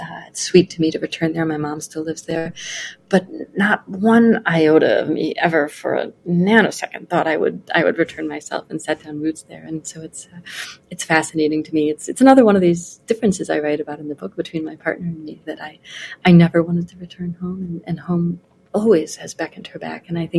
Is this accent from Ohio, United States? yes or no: yes; Ohio, United States; I grew up in Ohio.